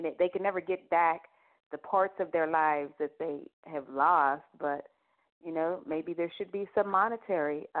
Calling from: Pittsburgh, Pennsylvania, United States; I'm calling from Pittsburgh.

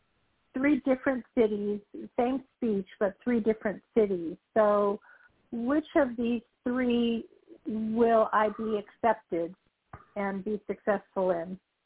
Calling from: Burbank, California, United States; I'm calling from Los Angeles, and it's going to be over 100 here, too.

